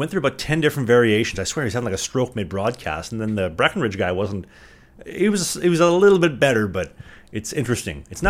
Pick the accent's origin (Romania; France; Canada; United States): Canada; Winnipeg, Manitoba; I'm in Winnipeg, obviously, Winnipeg Hawks.